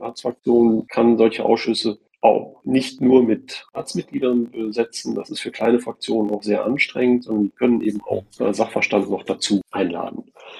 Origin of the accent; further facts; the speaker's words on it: Cologne, North Rhine-Westphalia, Germany; Persönlich, ich komme aus Köln, bin ein gebürtiger Innenstädter, auch hier in Köln studiert